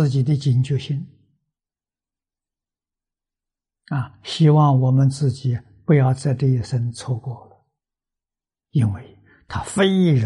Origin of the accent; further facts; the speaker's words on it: China; 我们中国人讲诚意正心，它就有效果